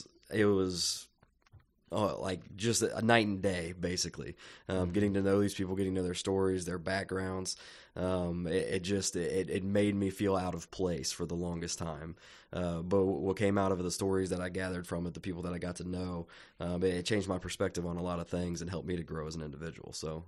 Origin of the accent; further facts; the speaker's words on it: Jamestown, Ohio, United States; now in Louisville, United States; I grew up in Jamestown, Ohio, out in the middle of country. My dad's a farmer there still to this day, very similar to Hillsboro type area, and moved to Louisville, Kentucky